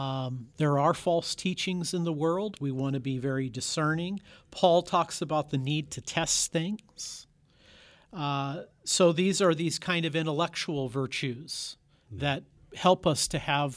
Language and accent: English; United States; I'm an American. I have a particular background that I'm exposed to.